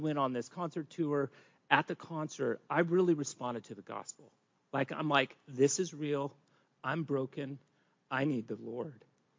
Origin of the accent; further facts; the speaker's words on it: California, United States; also born or lived in New Jersey; So I was born in New Jersey, lived there 7 months. We moved out to California, and I pretty much lived in California my whole life except for 1 year, so I actually can't refer to myself as a native son of California.